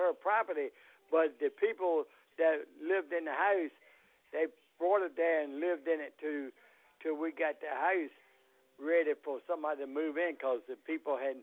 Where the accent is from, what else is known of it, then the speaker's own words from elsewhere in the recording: Petersburg, Virginia, United States; because I was born and raised in there in Petersburg years ago.